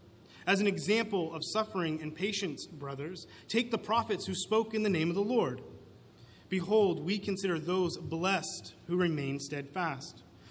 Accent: Vermont, United States; moved back up to New England, I'm from Vermont, so I moved back up to Vermont

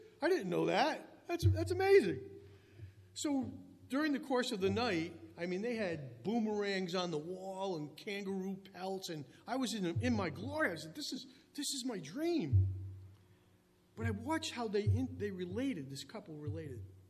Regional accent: Cranston, Rhode Island, United States; Here I grew up in Cranston, and I'd written the Australian government.

